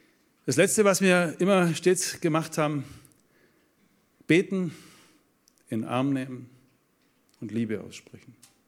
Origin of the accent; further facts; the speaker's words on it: Russia; German is a second language; Sag, ich bin Russe, geht nicht.